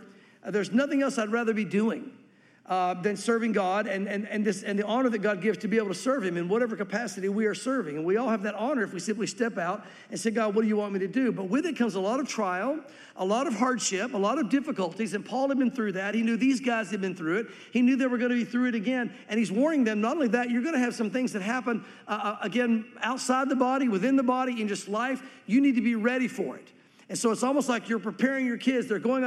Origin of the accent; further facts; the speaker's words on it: Tennessee, United States; also born or lived in Santa Fe; And I'm from Tennessee, but I lived out west for about 7 years in Santa Fe.